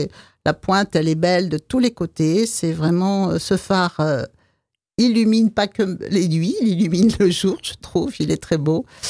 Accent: Pyrenees, France; je suis d'origine des Pyrénées. Et dans les Pyrénées, j'aime mieux les peindre en hiver

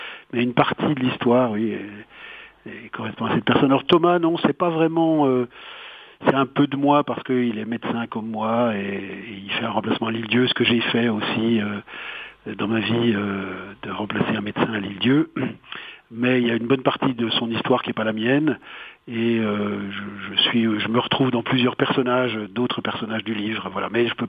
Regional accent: Bourgogne-Franche-Comté, France; now in Geneva, Switzerland; en dehors de ma région natale, la Franche-Comté, de Genève où j'habite.

